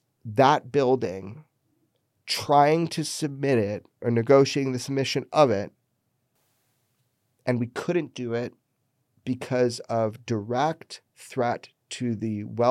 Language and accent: English; Pioneertown, California, United States; And then you came to my hometown, Pioneer Town, you know?